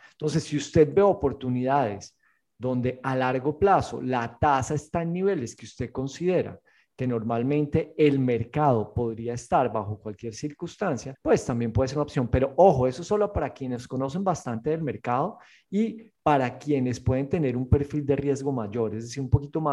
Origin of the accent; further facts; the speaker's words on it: Colombia; A mí no me gusta el café y soy colombiano